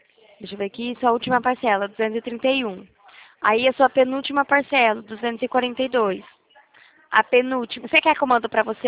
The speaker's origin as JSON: {"language": "Portuguese", "region": "São Paulo", "country": "Brazil", "said": "Eu sou de São Paulo."}